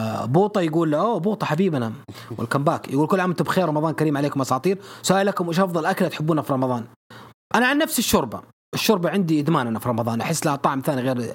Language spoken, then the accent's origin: Arabic; Saudi Arabia; توقع وتمنى انه يكون في صرف حقيبة عندنا في السعودية